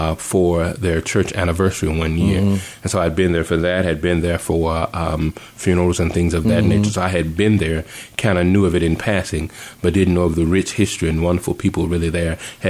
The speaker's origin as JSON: {"language": "English", "town": "Memphis", "region": "Tennessee", "country": "United States", "tie": "born or raised there", "moved": "as an adult", "said": "Born and raised in Memphis, Tennessee. Came to Kentucky to go to Kentucky State University."}